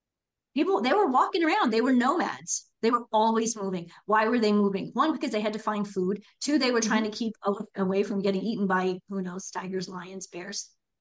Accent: New York, United States; I'm from New York, so I do this a lot.

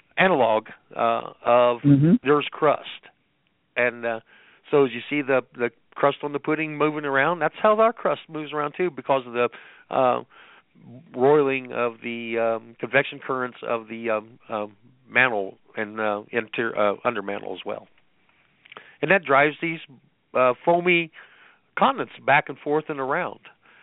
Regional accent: Indiana, United States; When I was growing up in Indiana, I think the highest point above sea level was 800 feet

